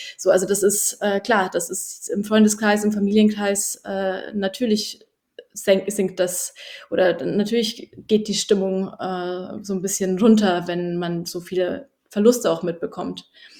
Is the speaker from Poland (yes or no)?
yes; Poland; also born or lived in Germany; ich bin auch Polin und ich weiß, wie meine polnische Regierung darüber diskutiert